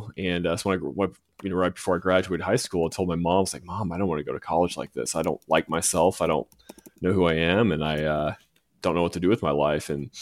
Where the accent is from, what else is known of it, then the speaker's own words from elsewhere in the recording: Georgia, United States; I grew up in Georgia.